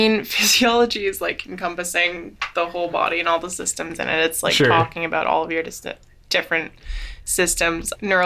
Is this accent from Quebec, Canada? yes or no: no; Toronto, Ontario, Canada; now in Victoria, Canada; I'm from Toronto, so I wanted to kind of experience the West Coast a little bit.